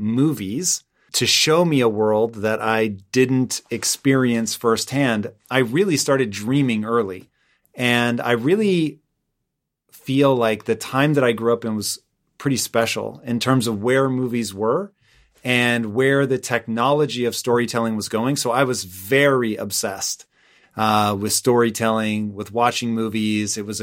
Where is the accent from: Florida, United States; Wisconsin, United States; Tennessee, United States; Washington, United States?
Washington, United States; Tacoma; And I grew up in Tacoma. My address was Tacoma. But in reality, I was closer to Puyallup.